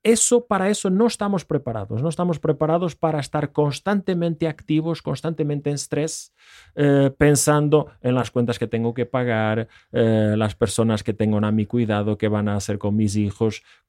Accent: Portugal; puedo hablar en portugués. No soy brasileiro, soy de Portugal.

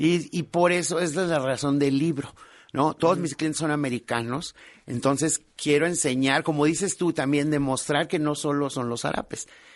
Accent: Mexico; soy mexicano orgulloso, orgullosísimo de México.

